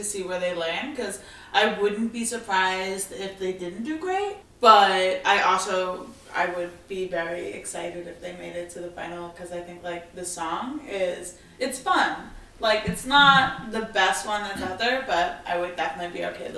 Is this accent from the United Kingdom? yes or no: no; Denmark; obviously I'm from Denmark